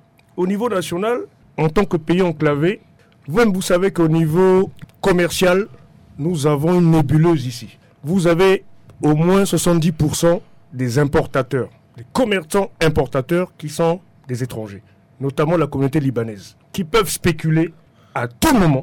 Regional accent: Central African Republic; Non, en tant que Centrafricain, en tant que consommateur, et je me mets à la place des millions de Centrafricains qui consomment, qui souffrent.

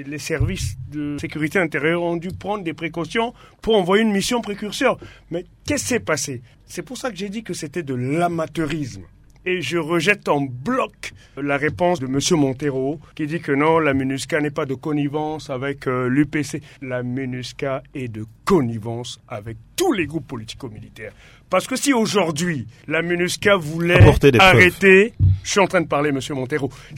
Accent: Central African Republic; Je suis en colère en tant que centrafricain parce que je ne suis pas d'accord

